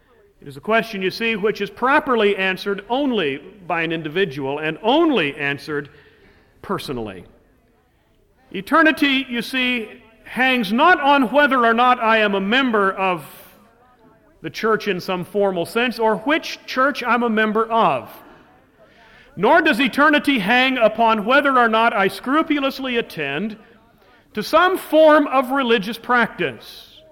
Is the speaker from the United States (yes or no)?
yes; United States